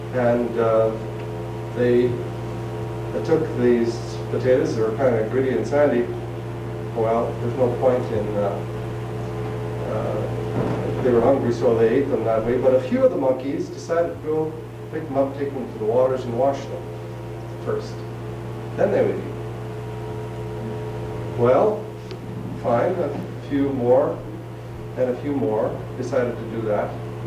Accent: Alberta, Canada; I'm just going to say, I'm a Canadian, and I come from Alberta

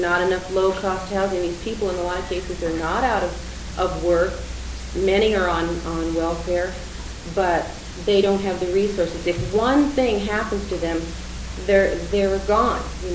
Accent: Sacramento, California, United States; I'm from Sacramento.

